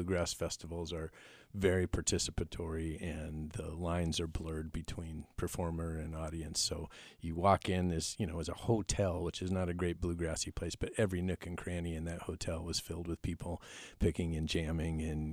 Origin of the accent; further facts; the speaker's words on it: Tacoma, Washington, United States; In Tacoma. But Whitworth has just been a big part of my family.